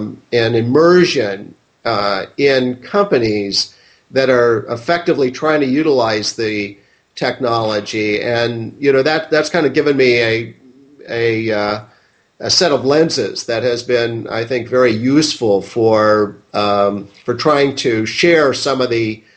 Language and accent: English; Seattle, Washington, United States; and then was fortunate growing up in Seattle to work for the then leading and still leading company in the use of IT, which has been Boeing.